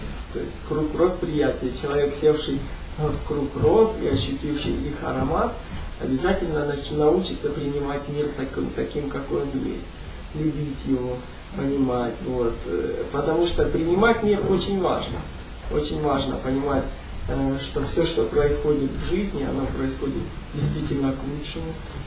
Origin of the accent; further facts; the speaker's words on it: Ukraine; Мы с Украины. У нас есть поместье.